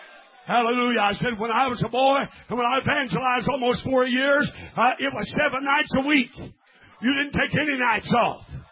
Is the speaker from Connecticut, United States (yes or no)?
no; Missouri, United States; You know, they used to ask on Camel X in St. Louis when I was raised in Missouri